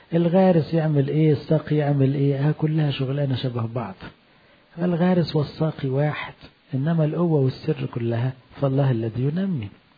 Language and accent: Arabic; Egypt; وإحنا الحمد لله كلنا كمصريين لنا أصل إيه في الفلاحة والزراعة